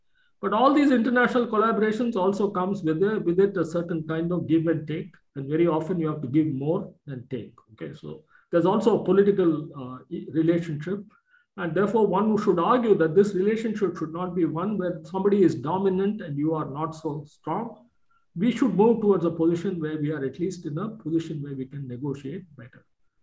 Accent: India; we do all the good things for the reason that we are Indian. And I mean, that's the dream with which we grew up, okay?

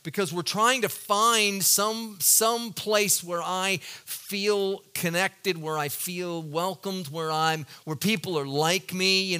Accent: Baltimore, Maryland, United States; I grew up in Baltimore City in a rather difficult section of Baltimore. Didn't know it at the time. To me, it was just where I grew up.

